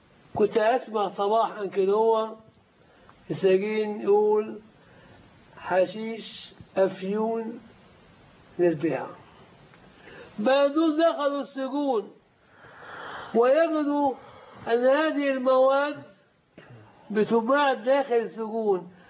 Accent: Egypt; والله البلاد كانت عندنا في مصر بالذات كلها كانت أمن وأمان

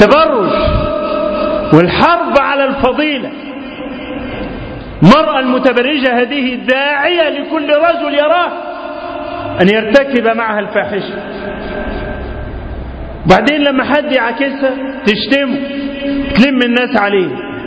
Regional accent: Egypt; بلدنا مصر

